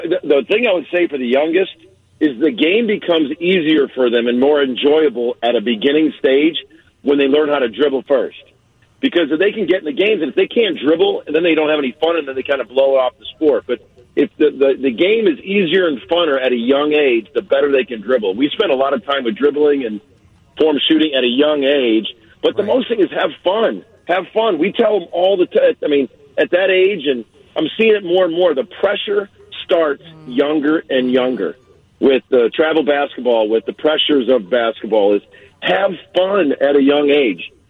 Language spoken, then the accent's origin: English; Naperville, Illinois, United States; See, I grew up right there. I grew up in Naperville, and my whole family did.